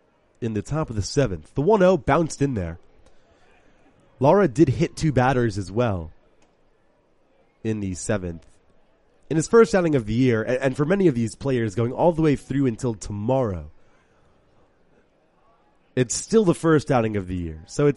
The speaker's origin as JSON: {"language": "English", "town": "Boston", "region": "Massachusetts", "country": "United States", "tie": "born or raised there", "said": "growing up in Boston, it's not exactly a culinary haven for Southern cuisine"}